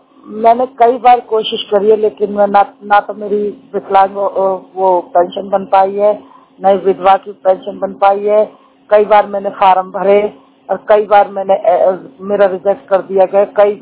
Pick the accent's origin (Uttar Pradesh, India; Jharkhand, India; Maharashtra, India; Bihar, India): Uttar Pradesh, India; Ghaziabad; और मैं गाजियाबाद की रहने वाली हूँ